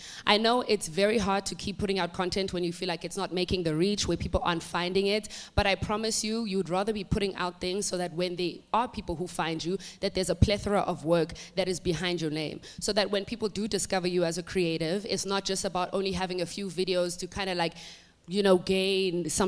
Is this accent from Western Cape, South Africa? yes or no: no; Johannesburg, Gauteng, South Africa; also born or lived in Durban / United Kingdom; I was born in Durban. I then moved to the UK for a little bit. And then I found myself back in Johannesburg. My schooling, education, career started here in Johannesburg. I went to primary school here, high school here. And then I went to UCT.